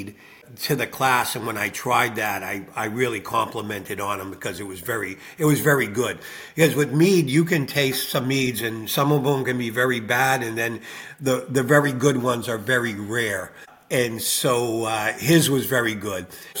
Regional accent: Tyngsborough, Massachusetts, United States; Our location, the colony, is in my hometown of Tyngsborough, Massachusetts

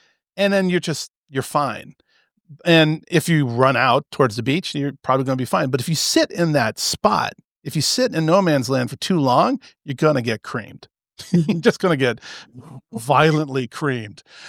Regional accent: Hawaii, United States; And so I grew up, most of my life I spent growing up in Hawaii. and I used to do a lot of body surfing.

